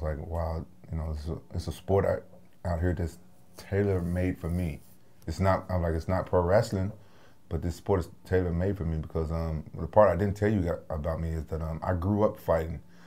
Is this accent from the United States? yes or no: yes; Memphis, Tennessee, United States; Yeah, so I grew up in South Memphis.